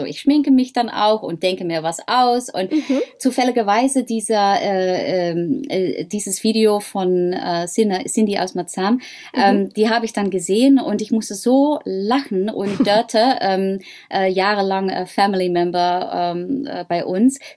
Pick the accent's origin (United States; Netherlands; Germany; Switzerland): Netherlands; accent: Dutch; German is a second language; weil ich habe ein holländisches Akzent